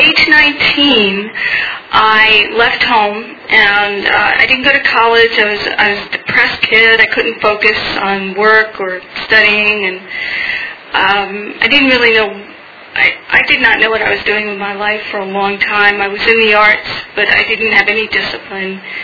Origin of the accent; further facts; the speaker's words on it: New York, United States; moved away as an adult; I'm from New York, and I moved here in 1999 to pursue a dream to be a screenwriter